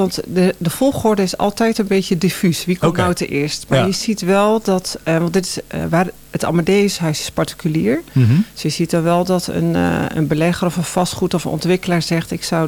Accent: Bergschenhoek, South Holland, Netherlands; Ja, ik kom uit Bergshoek.

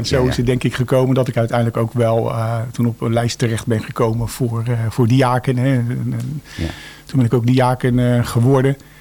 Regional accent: Schipluiden, South Holland, Netherlands; also born or lived in Den Helder / Delft; now in Bergschenhoek, Netherlands; Maar oorspronkelijk ben ik geboren in Den Helder, Noord-Holland, in de marinestad.

